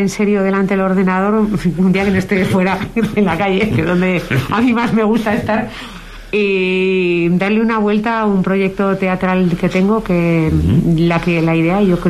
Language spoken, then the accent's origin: Spanish; Tudela, Navarre, Spain; Te aclimatas, los cachis llenos de babas, el cierzo, la colorina, los mosquitos, el zurracapote de la teba, te curten. Te hacen de Tudela.